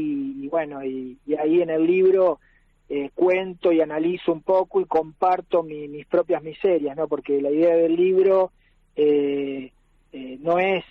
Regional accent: Buenos Aires Province, Argentina; born or raised there; also born or lived in Montevideo, Uruguay; now in Bariloche, Argentina

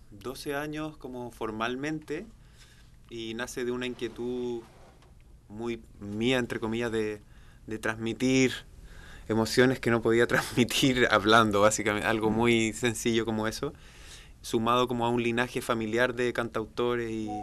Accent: Chile; Bueno, de partida decir que somos chilenos.

